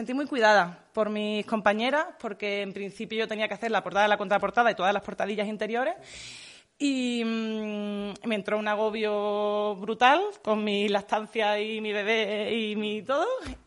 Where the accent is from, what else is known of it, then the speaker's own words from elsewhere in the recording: Seville, Andalusia, Spain; porque yo soy de Sevilla y bueno, pues ir sin depilar a la feria es muy difícil.